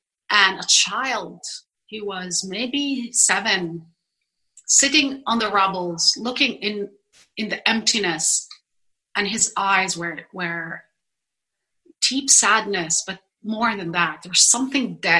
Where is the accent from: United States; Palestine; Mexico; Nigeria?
Palestine; Jerusalem; also born or lived in Haifa; I want to touch on growing up in East Jerusalem, but outside the walls, because that actually can explain Haifa different and more. So between age 5 and 18, I lived all my weekdays, except the summer where I go to Haifa, in the orphanage.